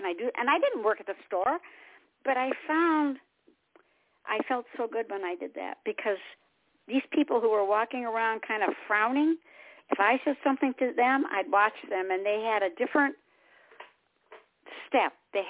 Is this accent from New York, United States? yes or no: no; Detroit, Michigan, United States; And I was born and raised in Detroit, so I have no problem with anything.